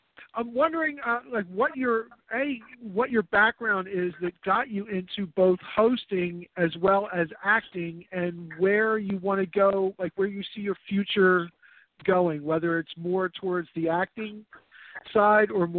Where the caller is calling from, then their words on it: Philadelphia, Pennsylvania, United States; Hey, Simon. … calling from Philadelphia.